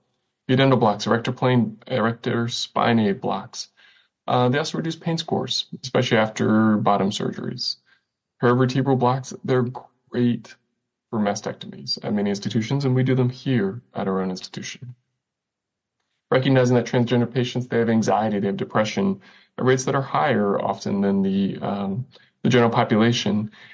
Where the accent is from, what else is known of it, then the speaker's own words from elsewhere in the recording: Texas, United States; So I'm from Texas, so I love to eat.